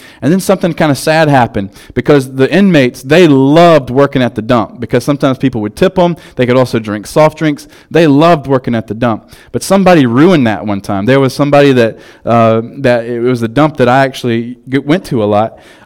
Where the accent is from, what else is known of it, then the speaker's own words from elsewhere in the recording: South Carolina, United States; I'm from South Carolina, and like it's kind of rural and mountains.